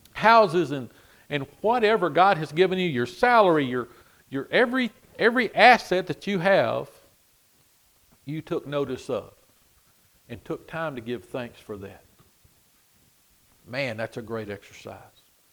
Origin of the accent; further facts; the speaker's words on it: Texas, United States; Now it's funny, from my thinking, I'm from Texas. We don't need that support.